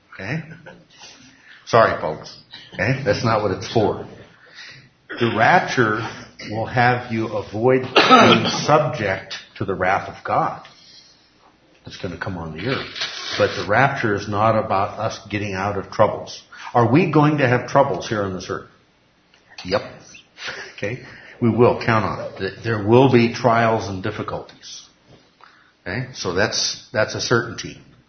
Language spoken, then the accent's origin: English; Palo Alto, California, United States; the church I grew up in over in Palo Alto, California